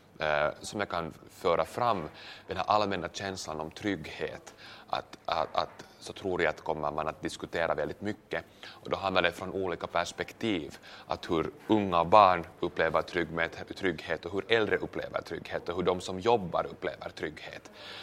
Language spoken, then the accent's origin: Swedish; Ingå, Uusimaa, Finland; kommer att inleva då min riksdagsvalskampanj då på min hemort i Ingå då nu inkommande lördag.